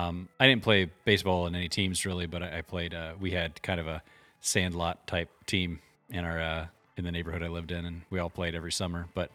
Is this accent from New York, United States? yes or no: no; Cleveland, Ohio, United States; I was, but I'm from Cleveland. Hence the past tense, I was.